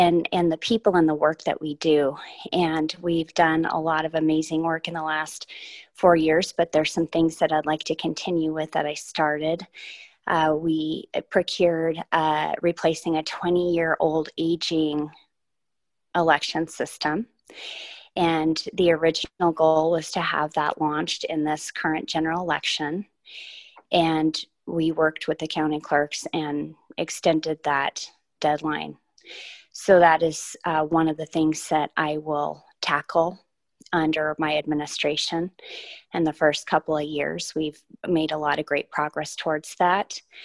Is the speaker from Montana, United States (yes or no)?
yes; Helena, Montana, United States; I was born and raised in Helena. And I earned my bachelor's degree from Carroll College and my master's degree from University of Montana in public administration.